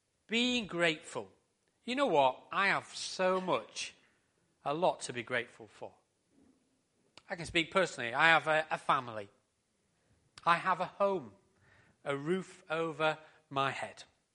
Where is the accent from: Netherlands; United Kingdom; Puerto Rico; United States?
United Kingdom; Harrogate, Yorkshire and the Humber; born there; I was born in Harrogate on the 15th of June, 1969.